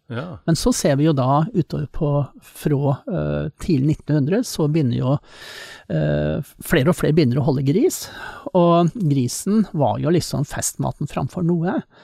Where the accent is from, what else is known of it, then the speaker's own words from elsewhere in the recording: Eastern Norway, Norway; for meg som østlending